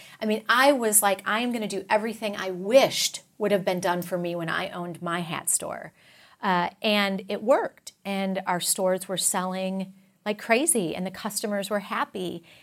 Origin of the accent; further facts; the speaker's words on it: Texas, United States; You know, I'm a Texan, so we all know that story well.